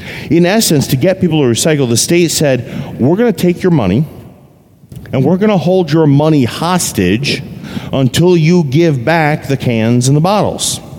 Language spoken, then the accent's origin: English; Vermont, United States; I grew up in Vermont. In 1973, the state of Vermont passed a bottle redemption law.